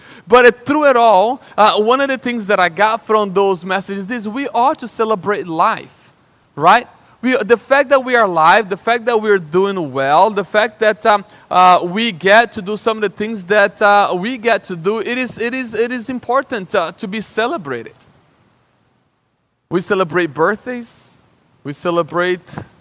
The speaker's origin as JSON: {"language": "English", "country": "Brazil", "second_language": "English", "said": "Yeah, that's an accent. I'm from Brazil. I have a little accent."}